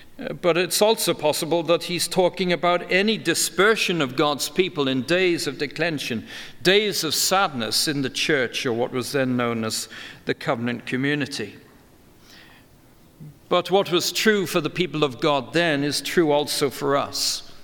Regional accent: Wales, United Kingdom; We grew up singing in Wales a hymn.

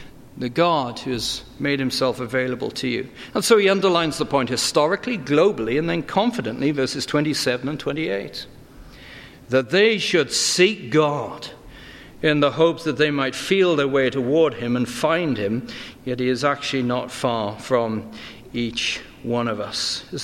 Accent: Wales, United Kingdom; My mind goes back to growing up in Wales, being a daydreamer and a bit of a loner

